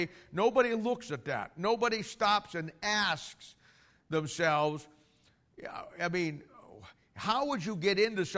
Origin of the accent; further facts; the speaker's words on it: Canton, Ohio, United States; I'm from Canton, there was a guy up in Akron